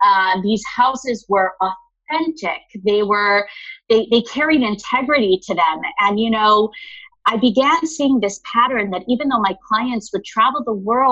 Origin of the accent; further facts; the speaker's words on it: Los Angeles, California, United States; I came back to my hometown of LA, continued to wanting to pursue design